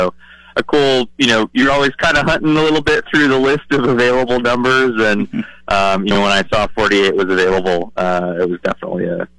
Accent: West Coast, United States; growing up on the West Coast, you know, during that era

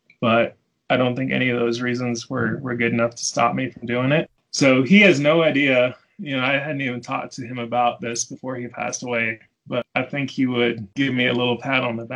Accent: Florida, United States; where I grew up in Florida

